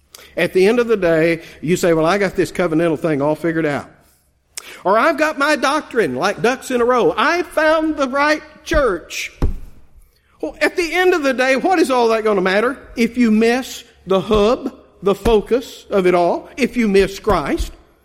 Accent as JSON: {"language": "English", "region": "Texas", "country": "United States", "tie": "born or raised there", "said": "I used to sing when I was a kid growing up in Texas"}